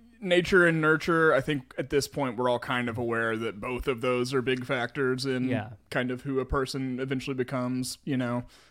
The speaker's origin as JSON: {"language": "English", "region": "the South", "country": "United States", "tie": "born or raised there", "said": "The kind of home defense weapon where like growing up in the South, you know, like people have those kind of things."}